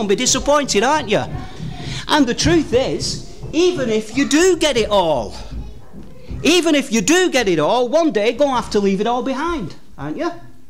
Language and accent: English; United Kingdom; on my passport, it says I am a citizen of Great Britain. And that's because I was born here. Both my parents were British citizens. I was raised in Great Britain.